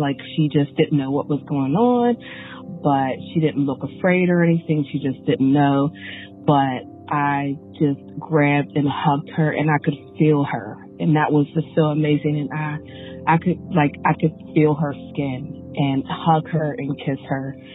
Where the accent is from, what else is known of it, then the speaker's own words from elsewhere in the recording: Pennsylvania, United States; I'm from Pennsylvania